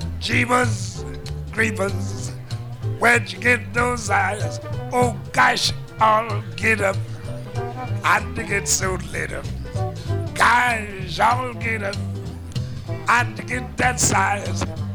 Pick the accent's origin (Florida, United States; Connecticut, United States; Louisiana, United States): Louisiana, United States; New Orleans; we're going to take a little trip down to my hometown, New Orleans, Louisiana.